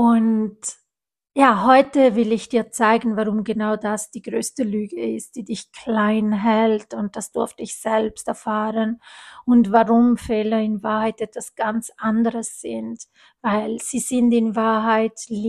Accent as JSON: {"language": "German", "country": "Italy", "said": "ich bin ja Italienerin"}